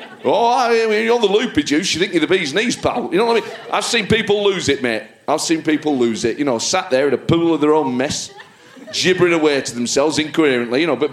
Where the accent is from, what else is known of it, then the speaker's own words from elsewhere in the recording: New Jersey, United States; I worked for Trump because my dad was blue collar. I grew up in New Jersey, and he was talking to those people.